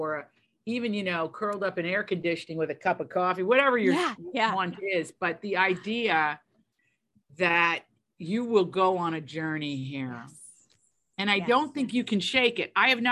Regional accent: Virginia, United States; I grew up in Appalachia, which is the corner of Virginia called Southwest Virginia.

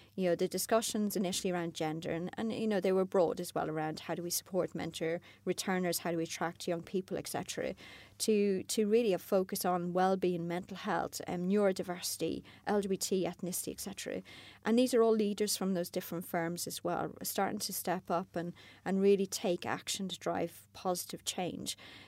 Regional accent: Ireland; I'd have to sort of work backwards and say I'm not French, I'm Irish

